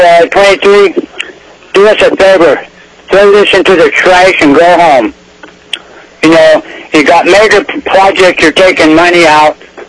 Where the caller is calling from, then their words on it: Kasilof, Alaska, United States; I'm calling from Kisilov, Alaska, and I'm representing myself.